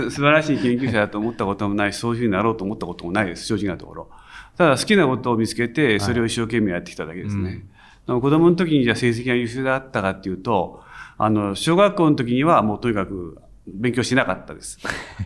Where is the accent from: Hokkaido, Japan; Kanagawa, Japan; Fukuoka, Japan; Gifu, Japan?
Kanagawa, Japan; Yokohama; 私、まあ、あの横浜生まれ横浜育ちなんで